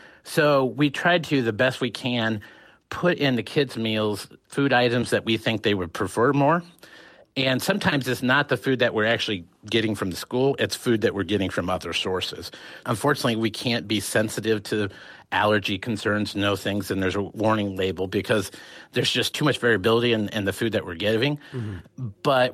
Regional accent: Elkhart, Indiana, United States; Yeah, so in the public school example, Elkhart Community Schools, that's actually my hometown.

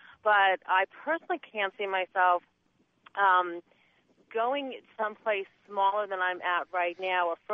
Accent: New York, United States; now in Massachusetts, United States; I'm a New Yorker and now live an hour from Boston.

